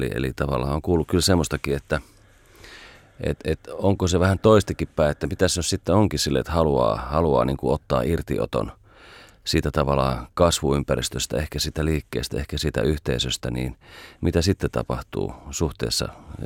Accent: Central Finland, Finland; minäkin olen Keski-Suomesta, niin tiedän mistä puhut

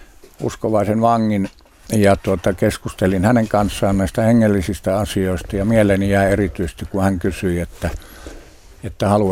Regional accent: Nilsiä, North Savo, Finland; Minä olen kotoisin Nilsiästä, tuolta Kuopion pohjoispuolelta ja syntynyt siellä 58 vuotta sitten nelilapsiseen perheeseen. Mun isäni oli muusikko ja äiti taksiautoilija.

